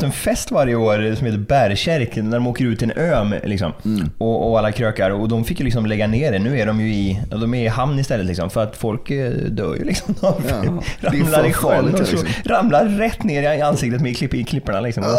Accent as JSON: {"language": "Swedish", "town": "Grebbestad", "region": "Västra Götaland County", "country": "Sweden", "tie": "born or raised there", "said": "jag är ju uppväxt i Grebbestad liksom. Det är ju i princip Venedig, eller det är ju hamn. Det är ju bara hav överallt."}